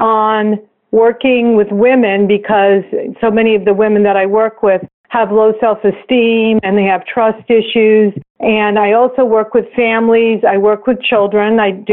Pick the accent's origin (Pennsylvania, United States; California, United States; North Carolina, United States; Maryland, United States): California, United States; Los Angeles; And I'm from Los Angeles.